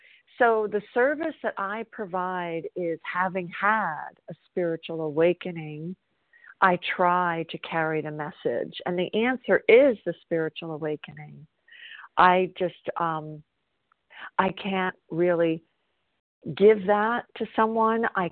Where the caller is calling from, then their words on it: South Carolina, United States; I'm calling from South Carolina.